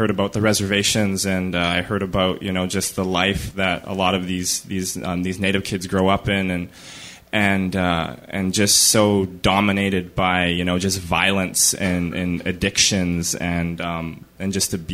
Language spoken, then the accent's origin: English; Edmonton, Alberta, Canada; I'm from Edmonton, Alberta, Canada. I'm a Plains Cree from up there.